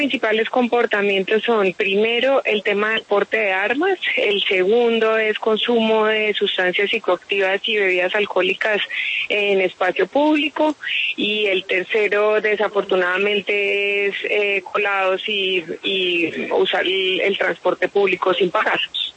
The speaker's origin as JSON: {"language": "Spanish", "region": "Bogotá", "country": "Colombia", "said": "como bogotanos y como colombianos"}